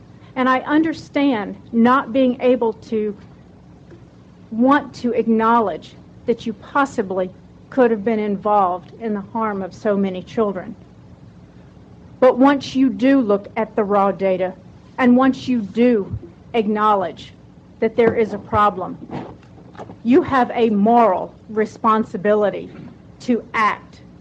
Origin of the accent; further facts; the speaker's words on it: Atlanta, Georgia, United States; I'm from Atlanta, Georgia. I've always been proud of the CDC.